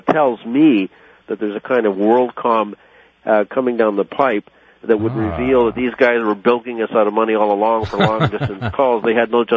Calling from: York, Ontario, Canada; I'm calling from York, Ontario, Canada.

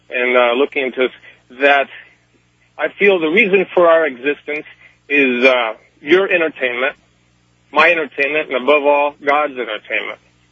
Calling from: Miami, Florida, United States; I'm calling from Miami.

